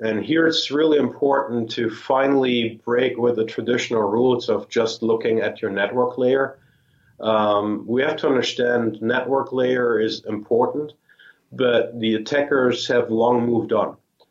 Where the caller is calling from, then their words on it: Sunnyvale, California, United States; Sunnyvale